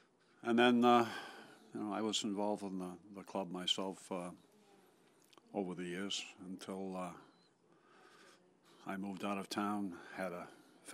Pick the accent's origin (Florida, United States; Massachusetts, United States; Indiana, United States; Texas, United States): Massachusetts, United States; Concord; now in Stowe, United States; I was born in Concord, lived initially on 17 Grant Street, moved to Neshottoc Hill in the 50s, resided there until I was married, and then moved to Stowe after that.